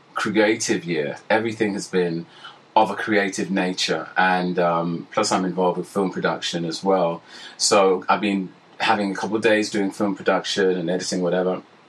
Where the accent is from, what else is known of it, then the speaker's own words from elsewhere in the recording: London, United Kingdom; I was born in Hackney. And then we lived in North London, Finsbury Park.